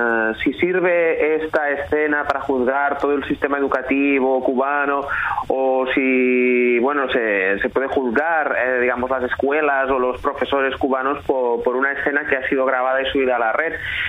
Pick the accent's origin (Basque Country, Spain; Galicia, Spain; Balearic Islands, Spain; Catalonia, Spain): Catalonia, Spain; accent: Catalan; Tengo un acento español, catalán, que vamos, no lo puedo disimular de ninguna de las maneras